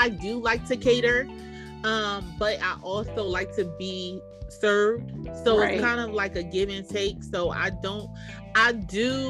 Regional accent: Philadelphia, Pennsylvania, United States; I growing up in Philly, it's not in Philly. I feel like when we grew up, it wasn't really a lot of Haitian people around.

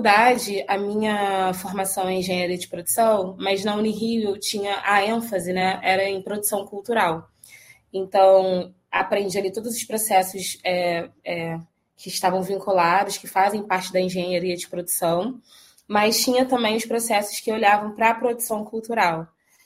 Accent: Rio de Janeiro, Brazil; also born or lived in Belo Horizonte; faço questão de dizer que eu venho de BH. Mas enfim, vim para o Rio, moradora do subúrbio desde sempre, cresci na Água Santa, depois me mudei ali para o Jacaré, Caxambi

